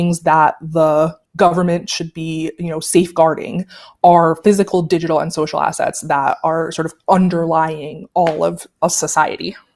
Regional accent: New York City, New York, United States; Growing up in New York City, you know, you take the subways

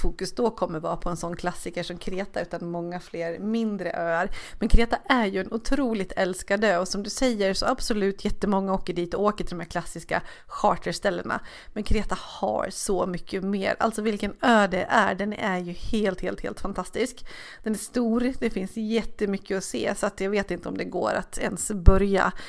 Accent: Sweden

